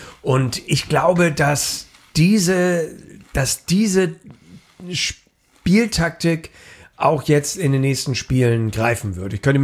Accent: Hamburg, Germany; wir freuen uns natürlich als Hamburger

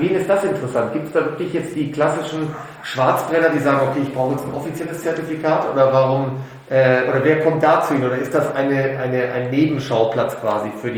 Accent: Rhineland, Germany; das kleine Gedeck, wie man bei uns im Rheinland sagt

